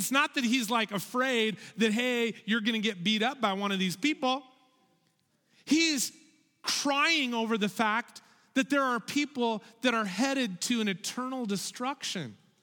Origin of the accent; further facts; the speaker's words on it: California, United States; I grew up in Southern California, but for one whole year, my family moved across the ocean to this pretty small island nation called New Zealand.